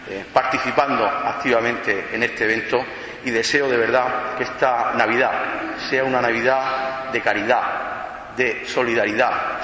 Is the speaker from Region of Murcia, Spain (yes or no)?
yes; Totana, Region of Murcia, Spain; Somos totaneros, somos hijos de Totana